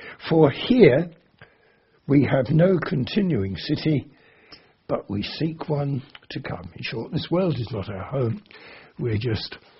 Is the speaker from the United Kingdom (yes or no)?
yes; Harrow, London, United Kingdom; I remember standing in the centre of my hometown, Harrow, because my church was in the centre